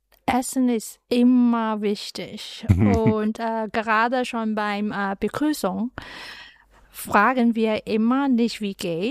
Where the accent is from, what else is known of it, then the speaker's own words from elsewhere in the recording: Hong Kong; German is a second language; weil ich bin ein Hongkonger.